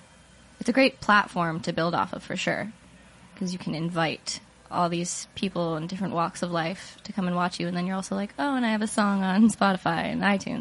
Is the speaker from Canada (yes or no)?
yes; Kelowna, British Columbia, Canada; now in Vancouver, Canada; because I'm from a small town, I'm from Kelowna, so it was hard to really get myself out there